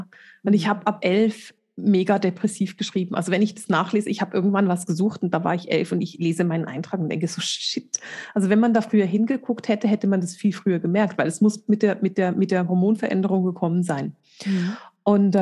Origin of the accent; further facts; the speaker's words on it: Switzerland; weil ich bin in der Schweiz aufgewachsen. Ich bin Schweizerin